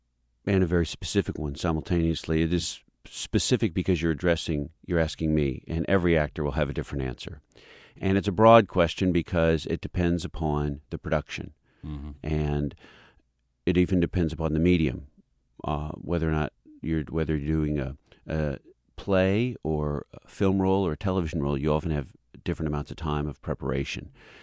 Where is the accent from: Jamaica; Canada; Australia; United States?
United States; Louisville, Kentucky; moved away as an adult; also born or lived in New York / Los Angeles; I am. I grew up in Louisville. I went to St. Leonard Grade School and then St. X before I left to go away for college in New York and L.A.